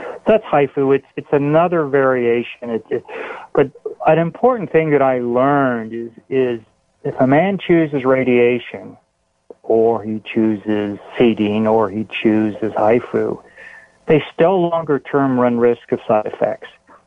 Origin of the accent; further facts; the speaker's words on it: Texas, United States; When I was having the nanoparticle MRI in the Netherlands, and I'm from Texas, so they wanted to know how many horses I had, and did I ride my horse to work?